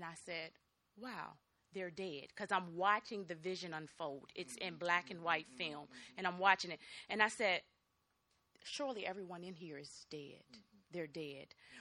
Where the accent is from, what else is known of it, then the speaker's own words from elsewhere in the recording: Virginia, United States; now in North Carolina, United States; I'm from North Carolina. I'm from Virginia, but we just moved to North Carolina.